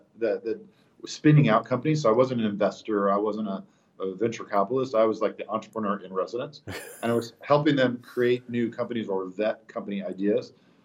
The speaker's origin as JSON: {"language": "English", "region": "Texas", "country": "United States", "tie": "born there", "said": "My background is I was born in Texas, so I'm happy to go back to my birth town."}